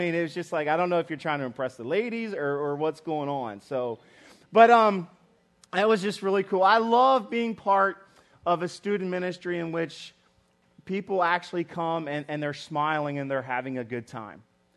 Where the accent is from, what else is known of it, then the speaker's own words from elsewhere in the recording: West Virginia, United States; Plus, I'm from West Virginia, and the only dancing we really do is country line dance.